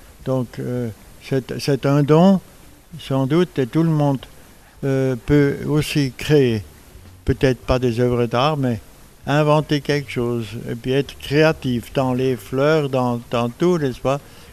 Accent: Switzerland; ce que j'ai moi-même en tant que Suisse imaginé lorsque j'aimerais inviter quelqu'un.

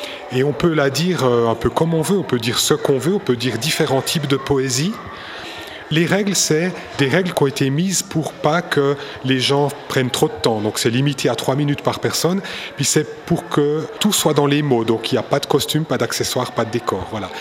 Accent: Jura, Switzerland; Moi, je suis jurassien d'origine.

